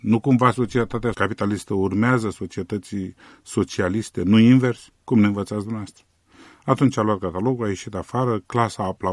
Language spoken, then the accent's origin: Romanian; Romania; moved away; Da, sunt român, sunt patriot.